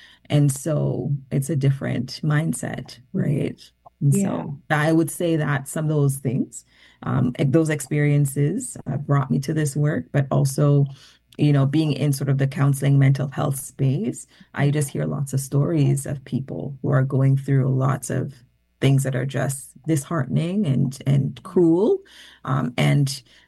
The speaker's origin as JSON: {"language": "English", "country": "Jamaica", "tie": "born or raised there", "said": "this is not my lived experience, growing up in Jamaica."}